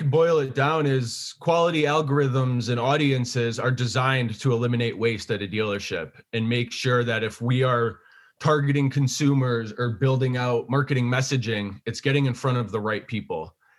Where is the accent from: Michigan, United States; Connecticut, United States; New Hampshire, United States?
Connecticut, United States; Burlington; moved away as an adult; now in Vermont, United States; Born and raised in Burlington, Connecticut, small little town, 20 minutes west of Hartford. And then, you know, after growing up, I ironically moved up to Burlington, Vermont. So I've been living in Vermont now for about 15 years.